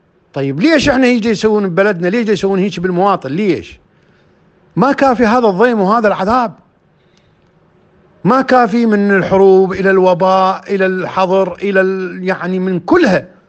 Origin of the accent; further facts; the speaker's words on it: Iraq; now in Moscow, Russia; هاي ماكو واحد يقدر يطلع علبة من الدواء يطلعها مثل ما عندنا بالعراق